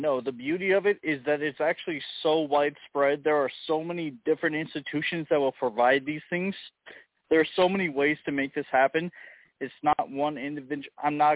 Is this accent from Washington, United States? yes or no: no; Illinois, United States; No, I'm not from Michigan or Ohio. I'm from Illinois.